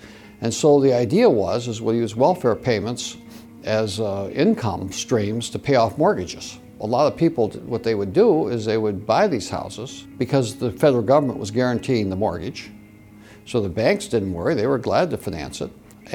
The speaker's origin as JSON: {"language": "English", "town": "Detroit", "region": "Michigan", "country": "United States", "tie": "born or raised there", "said": "I grew up in Detroit."}